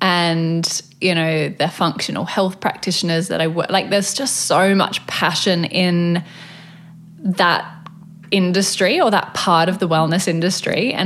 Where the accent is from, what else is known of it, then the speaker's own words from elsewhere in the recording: Australia; as an Aussie small town girl like you